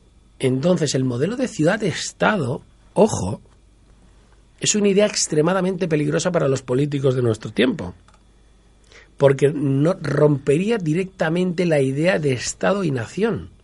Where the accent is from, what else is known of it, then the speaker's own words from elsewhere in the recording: Barcelona, Catalonia, Spain; desde Barcelona, mi ciudad natal